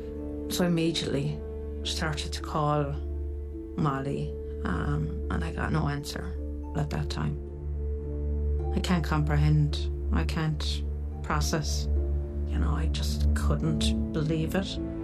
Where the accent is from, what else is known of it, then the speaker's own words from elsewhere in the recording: Janesborough, Munster, Ireland; We had a really big family. We grew up in Janesborough in Limerick.